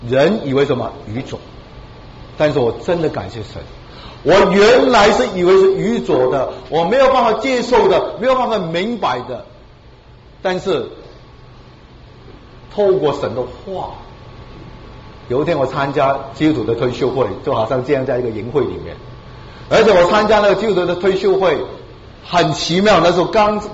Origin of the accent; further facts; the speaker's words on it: Hong Kong; born there; 我当时在香港，我在香港出生的啊